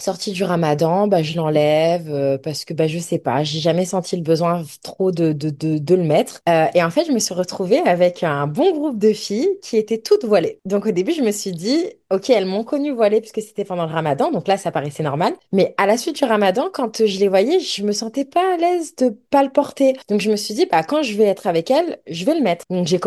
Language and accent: French; Comoros; now in Toronto, Canada; Alors moi, de base, je suis comorienne.